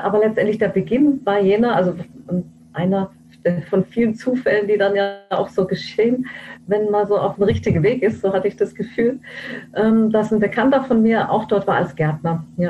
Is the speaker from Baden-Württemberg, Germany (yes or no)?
yes; Lörrach, Baden-Württemberg, Germany; also born or lived in Tromsø; Also ich bin aufgewachsen in Lörrach